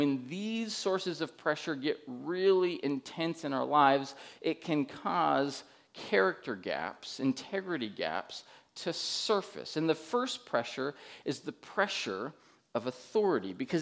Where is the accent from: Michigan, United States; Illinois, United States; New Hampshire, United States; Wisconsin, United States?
New Hampshire, United States; Keene; It was a couple, you know, hours away from where I grew up in Keene, New Hampshire.